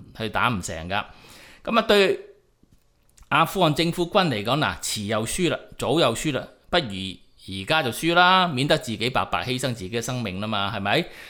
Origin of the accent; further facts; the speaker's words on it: Chaozhou, Guangdong, China; 譬如我潮州人咁啊，成日都系我啊格健啦，即系。认同上咧就认同咗自己系格健啷潮州人先，然后先至考虑到自己系咪广东人，系咪呢个中国人噶、